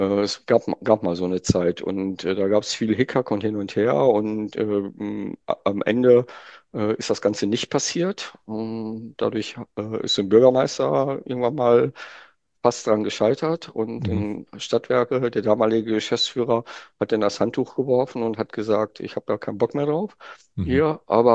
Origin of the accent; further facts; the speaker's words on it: North Rhine-Westphalia, Germany; ich komme ja aus Nordrhein-Westfalen